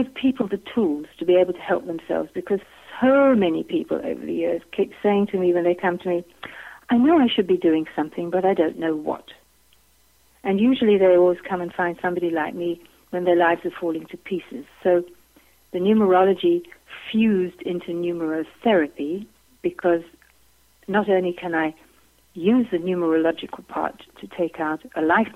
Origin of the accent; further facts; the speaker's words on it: South Africa; also born or lived in London; now in Vancouver Island, Canada; I do come from England. I was born in London. I was brought up in South Africa. That's probably why the accent is not Canadian. And I'm currently married to a Canadian and enjoy living here on Vancouver Island.